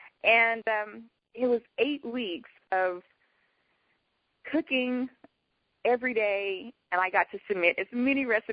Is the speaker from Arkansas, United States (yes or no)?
yes; Maumelle, Arkansas, United States; I am from Maumelle, Arkansas.